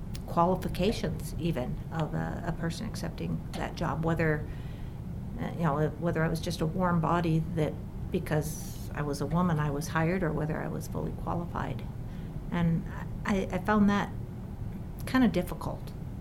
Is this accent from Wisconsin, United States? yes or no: no; Iowa, United States; I grew up in northeast Iowa. So I grew up on a property that had hundreds of acres of woods.